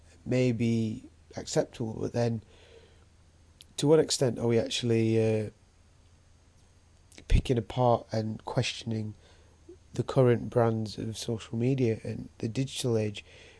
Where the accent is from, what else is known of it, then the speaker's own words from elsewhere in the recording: United Kingdom; So often being British is quite an interesting concept on its own